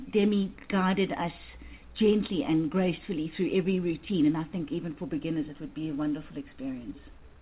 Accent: Johannesburg, Gauteng, South Africa; and I'm from Johannesburg in South Africa.

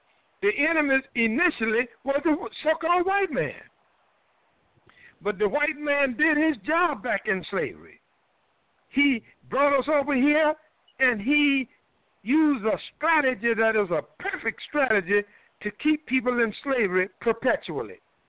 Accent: Durham, North Carolina, United States; I had a brother in my hometown, Durham, North Carolina, got killed about 6 days ago.

